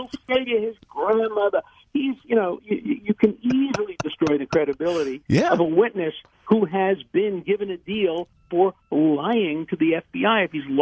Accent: Brooklyn, New York, United States; when I grew up in Borough Park in Brooklyn, there were no cars.

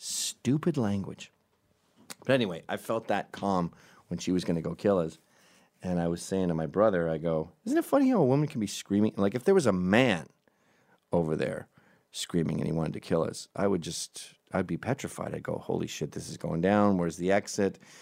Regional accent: Scotland, United Kingdom; I have a buzz because I'm Scottish, and I'm ready to brawl.

